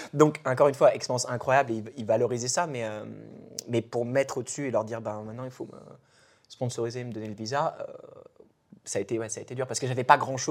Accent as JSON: {"language": "French", "country": "France", "said": "c'est un truc qui est assez flippant, surtout en tant que français"}